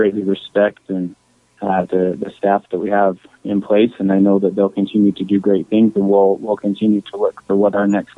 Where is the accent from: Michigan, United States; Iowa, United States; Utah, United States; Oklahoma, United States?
Utah, United States; Coalville; now in Star Valley, United States; So, I grew up down in Colville, Utah, so come from a small town. I've lived in Star Valley for just a little over 10 years now.